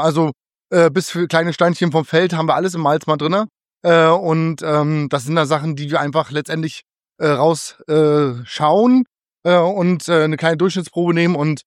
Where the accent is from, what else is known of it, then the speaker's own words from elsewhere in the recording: East Germany, Germany; ich bin ja in der ehemaligen DDR groß geworden.